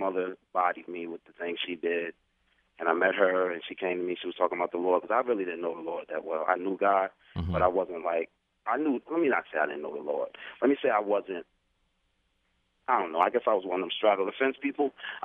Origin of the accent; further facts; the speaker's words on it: Newark, New Jersey, United States; now in Willingboro, United States; You know, I married a beautiful woman, and we're from Newark, New Jersey, and I moved us out here to Willingboro, close to Philadelphia